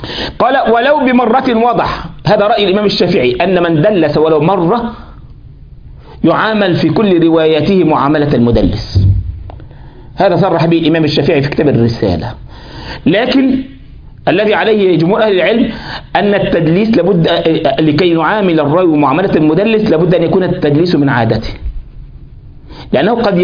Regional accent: Kafr El Sheikh Governorate, Egypt; لكن هو يقصد مدينة عندنا في كفر الشيخ اسمها الرياض، قرية اسمها الرياض.

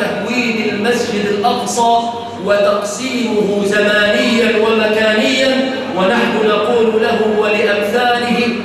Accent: Egypt; اللهم احفظ بلادنا مصر

